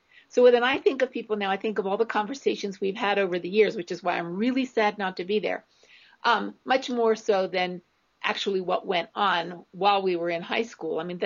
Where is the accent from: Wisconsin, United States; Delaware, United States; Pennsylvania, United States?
Delaware, United States; Arden; Yeah, I grew up in Arden. Yeah, I still am in Arden.